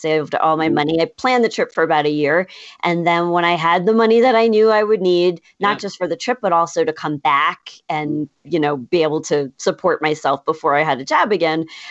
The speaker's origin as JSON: {"language": "English", "town": "White Plains", "region": "New York", "country": "United States", "tie": "born or raised there", "also_born_or_lived": "Chicago", "said": "I grew up in White Plains, New York, just outside of Manhattan."}